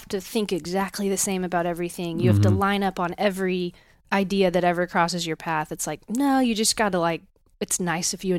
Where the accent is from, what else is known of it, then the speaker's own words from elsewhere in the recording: Texas, United States; And I feel like the town I grew up in Texas is the South for sure. Like, I thought I was Southern. I still think my place in Texas was Southern.